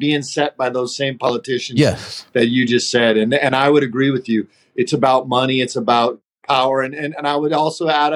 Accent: Hawaii, United States; also born or lived in Philippines / Panama / Argentina; I was raised in, born and raised in Hawaii, lived in the Philippines, lived in Panama, lived in Argentina.

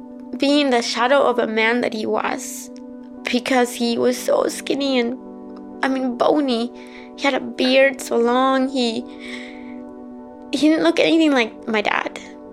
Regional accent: Guatemala; now in United States; I am a refugee from Guatemala, and I have lived in the United States since 1985.

